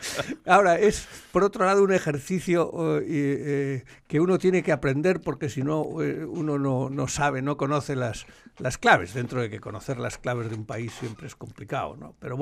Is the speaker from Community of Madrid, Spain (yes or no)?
yes; Madrid, Community of Madrid, Spain; yo soy de Madrid, y mi trabajo es defender y proteger a todo el país y representarlo.